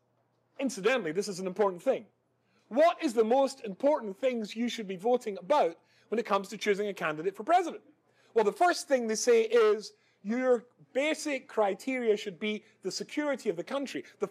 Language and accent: English; Scotland, United Kingdom; No, I'm completely Scottish.